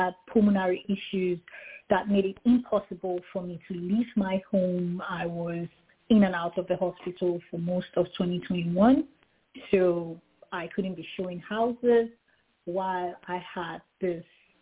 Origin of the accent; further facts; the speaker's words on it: Nigeria; now in Orlando, United States; I'm originally from Nigeria. I moved here in the beginning of 2017. I've been in the U.S. for a little over 6 years. I moved to Kansas where it was nice and calm. Currently in Orlando